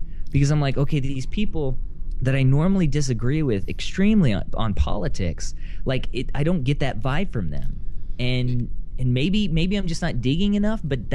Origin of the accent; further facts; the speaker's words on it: Texas, United States; And so I'm from Texas, and so a lot of my – most of my friends on Facebook